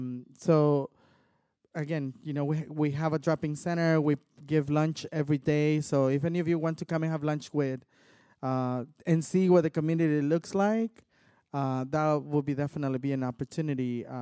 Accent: Mexico; Se puede decir, yo como mujer mexicana

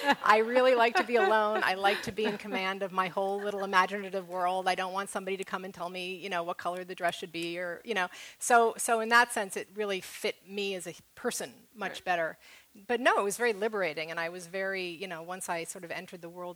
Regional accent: New York, United States; now in California, United States; I was a filmmaker in New York, and New York is where I grew up, and I always, you know, I'm a New Yorker from birth, but when I became a writer, I was a Californian.

